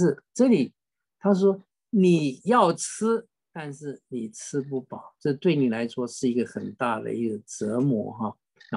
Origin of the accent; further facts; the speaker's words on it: China; 当然我们中国人讲的各种享受啊，